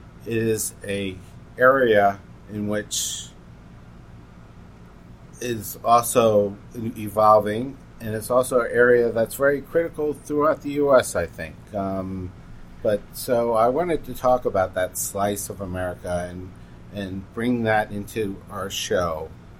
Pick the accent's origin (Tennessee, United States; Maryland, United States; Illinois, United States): Maryland, United States; Bowie; I grew up in Bowie, Maryland, not too far from Baltimore.